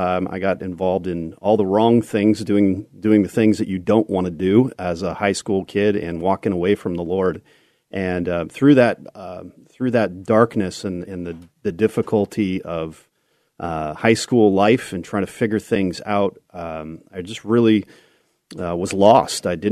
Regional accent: Newcastle, California, United States; also born or lived in Sacramento / Auburn; Yeah, I was born in Sacramento here, and grew up in Newcastle and Auburn primarily.

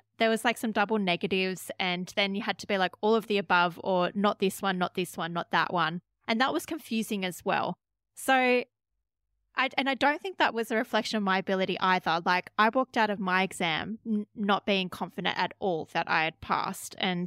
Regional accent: Australia; first language English; as a native English speaker who has grown up in Australia, English is my first language

